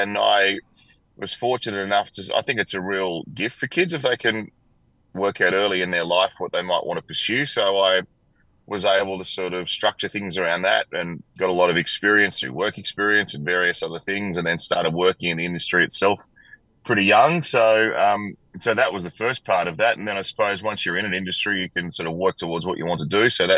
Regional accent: St Clair, New South Wales, Australia; also born or lived in Glenmore Park / Penrith; I grew up in St. Clair, mate, firstly, and did my primary schooling there and then moved to Glenmore Park, then lived a little bit of time in Penrith itself. So born and bred in the West.

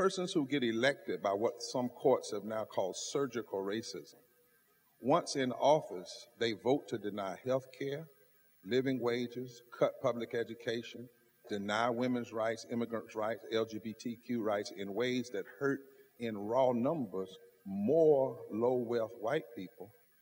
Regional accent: the South, United States; Vice President Biden, I'm from the South, the Sun Belt, where 1/3 of all the poor people live in America.

